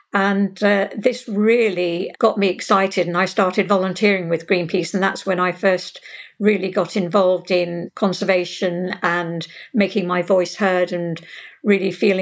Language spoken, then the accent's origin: English; Uganda; I was very lucky because it was a wonderful place to live. And I was born there.